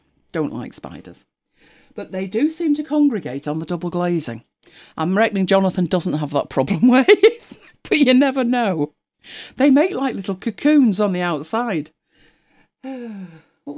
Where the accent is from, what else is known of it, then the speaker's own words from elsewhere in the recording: United Kingdom; We're very British, we don't like to offend.